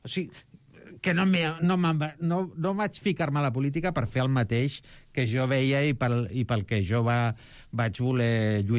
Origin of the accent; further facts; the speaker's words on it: Catalonia, Spain; que som tan catalans com qualsevol altre